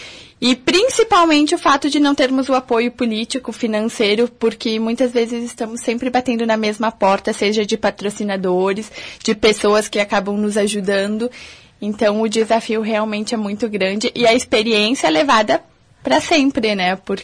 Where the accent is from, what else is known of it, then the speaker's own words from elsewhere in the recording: Caxias do Sul, Rio Grande do Sul, Brazil; also born or lived in Canoas; quando eu saí de Caxias para estudar e fui residir em Canoas, foi quando realmente eu entendi o que é a cidade grande